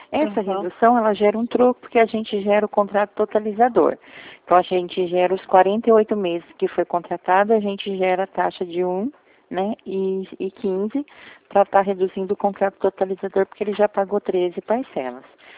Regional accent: São Paulo, Brazil; Eu sou do estado de São Paulo.

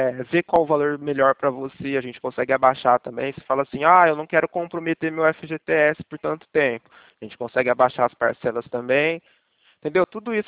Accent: Ribeirão Preto, São Paulo, Brazil; Eu sou daqui de Ribeirão Preto, tá?

